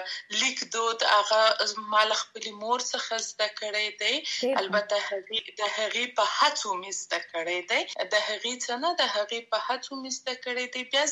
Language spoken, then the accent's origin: Pashto; Afghanistan; زه د افغانستان یم او زه همیشه دا دعوا کوم چې زه د افغانستان یم، یعنی ټول افغانستان راته ګران دی